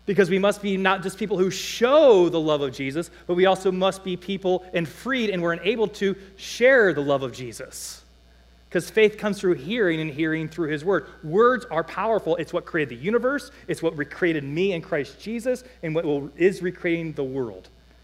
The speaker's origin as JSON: {"language": "English", "town": "Cleveland", "region": "Ohio", "country": "United States", "tie": "born or raised there", "said": "Some of you guys know I grew up in Cleveland."}